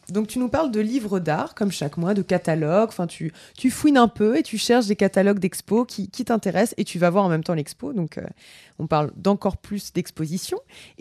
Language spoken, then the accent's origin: French; Lyon, Auvergne-Rhône-Alpes, France; comme je suis lyonnaise, je l'ai vu évoluer, être en train d'être construit.